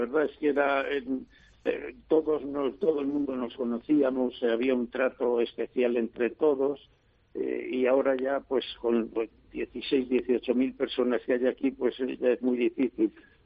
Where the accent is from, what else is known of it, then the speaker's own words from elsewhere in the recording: Guadarrama, Community of Madrid, Spain; para mí es un honor y un orgullo el dar el pregón en mi pueblo. Eso le iba. En el que he nacido, he crecido y estoy orgulloso de ser de Guadarrama, lógicamente.